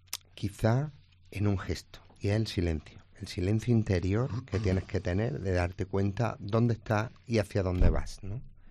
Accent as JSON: {"language": "Spanish", "town": "Córdoba", "region": "Andalusia", "country": "Spain", "said": "Perdonadme, tengo que decirlo así, soy cordobés."}